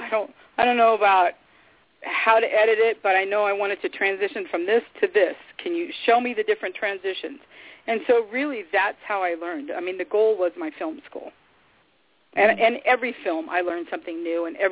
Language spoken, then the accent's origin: English; Azusa, California, United States; we moved to Azusa, and growing up in Azusa, one of the girls that I grew up